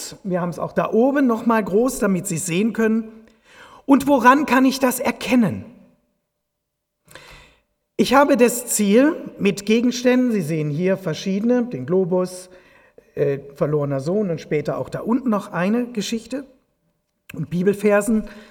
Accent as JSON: {"language": "German", "town": "Aachen", "region": "North Rhine-Westphalia", "country": "Germany", "said": "ich bin Rheinländer und wenn ich den Herrn van Stegen höre, dann kommt so meine Heimatgefühle, denn ich komme aus dem Dreiländereck Aachen. Das ist Deutschland, Belgien, Holland."}